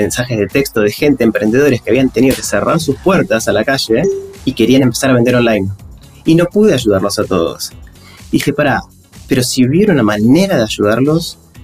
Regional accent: Argentina; soy el primer argentino que está en el 2, Clavex.

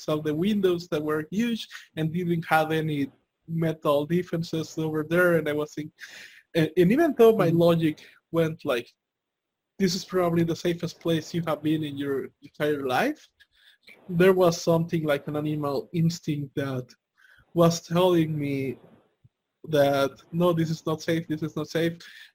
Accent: El Salvador; Again, I'm from El Salvador, and if anybody has seen the news, it's not like the best place to be

